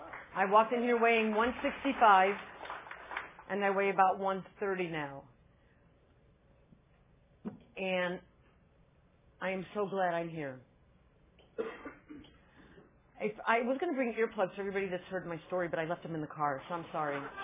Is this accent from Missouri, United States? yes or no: yes; St. Louis, Missouri, United States; I'm from St. Louis. Was born and raised there.